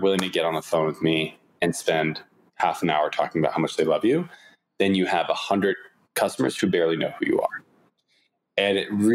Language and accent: English; Canada; I'm Canadian